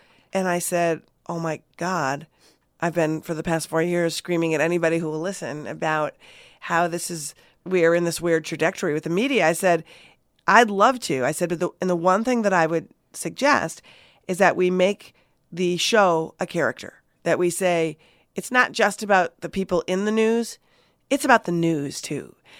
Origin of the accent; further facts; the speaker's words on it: Minnesota, United States; And for me, I grew up in Minnesota, and it was funny because I grew up with really conservative parents in the middle of what my dad called the People's Republic of Minnesota.